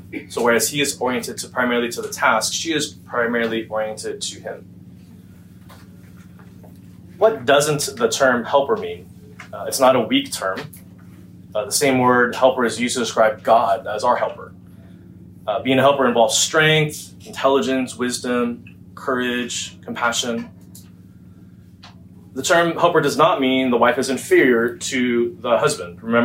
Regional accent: California, United States; also born or lived in Washington, D.C.; I grew up in Orange County, moved to D.C., and then I moved my wife and 4 kids back from D.C. back here to Orange County about 10 years ago.

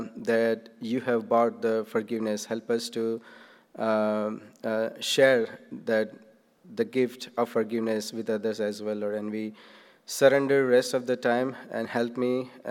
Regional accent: India; I grew up back in India

